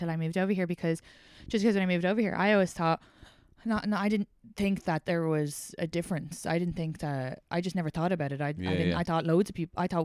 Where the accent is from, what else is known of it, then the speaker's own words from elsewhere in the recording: Leinster, Ireland; I grew up outside Dublin